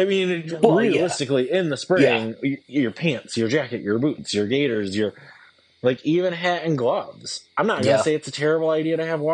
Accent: Midwest, United States; like as a Midwesterner, and maybe this is showing like how naive you and I are

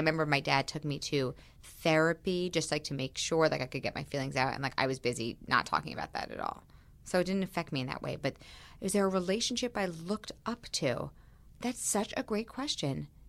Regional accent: Manhattan, New York, United States; I grew up in Manhattan and I went to the High School of Performing Arts.

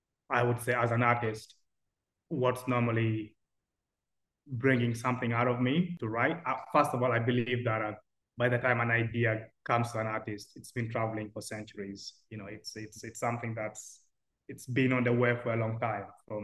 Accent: Uganda; now in Sheffield, United Kingdom; I'm from Uganda. I'm a millennial, a Ugandan millennial Black man living in Sheffield.

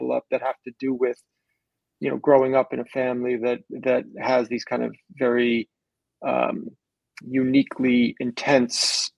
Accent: New York, United States; I should go back to my hometown of New York.

